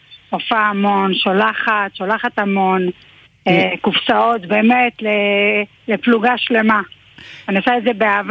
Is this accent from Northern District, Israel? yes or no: no; Ashdod, Southern District, Israel; also born or lived in Sde Uziyahu; אני במקור משדה עוזיה, אבל עליתי, באנו לאשדוד מאוד צעירים, אבל כן, אני במקור מאשדוד, הילדים גדלו באשדוד.